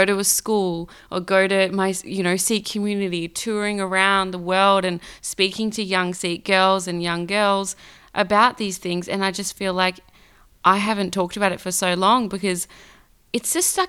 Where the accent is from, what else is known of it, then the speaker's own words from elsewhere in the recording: Perth, Western Australia, Australia; and I'm from Perth, and I'm a spoken word artist.